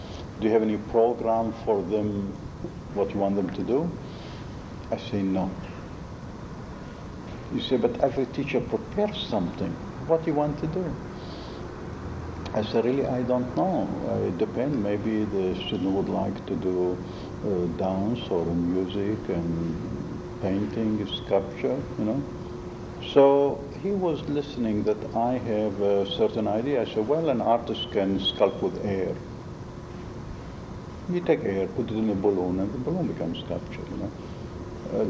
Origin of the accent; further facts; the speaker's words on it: Baghdad, Baghdad Governorate, Iraq; also born or lived in Israel; now in London, United Kingdom; and I come with no money here, the same way as we came to Israel from Baghdad with no money, you know, and I have just myself, and I have no family, no relative, nothing, and my parents in Israel